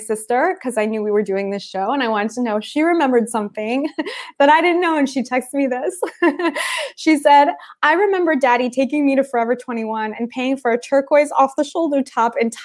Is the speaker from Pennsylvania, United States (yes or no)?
yes; Philadelphia, Pennsylvania, United States; I grew up in Philly and we had a special trip, a very special trip to New York, which is like a big, big deal when you're a little kid from the suburbs.